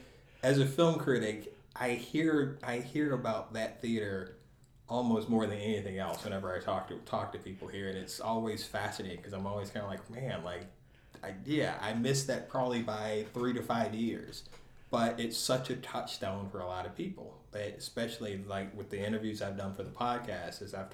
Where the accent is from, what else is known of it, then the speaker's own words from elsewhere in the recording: Asheville, North Carolina, United States; I'm from Asheville, North Carolina. And usually when I say that, people are always like, oh, Asheville's such a cool place. And I'm like, well, yeah, it is now.